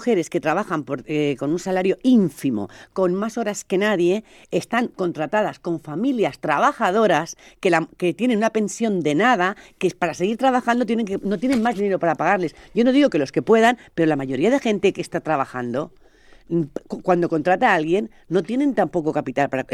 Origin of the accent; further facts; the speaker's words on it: Spain; que soy también católica, soy española